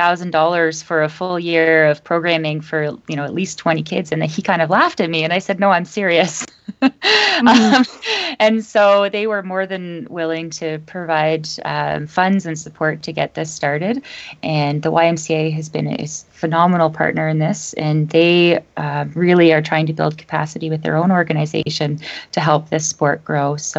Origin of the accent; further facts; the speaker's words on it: Halifax, Nova Scotia, Canada; the national competition came close to my hometown in Halifax, Nova Scotia.